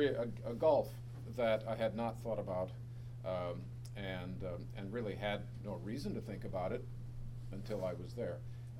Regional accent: La Crosse, Wisconsin, United States; I'm from La Crosse and a community perhaps similar to some of yours, that unless you're born there, unless your parents were born there, unless your grandparents were born there, you're an outsider.

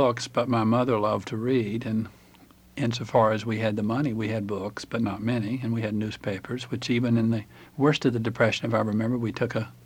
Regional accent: Tennessee, United States; I come from Upper East Tennessee.

